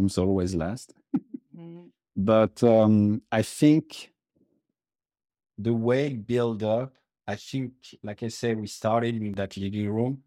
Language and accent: English; France; English is a second language; from growing up in France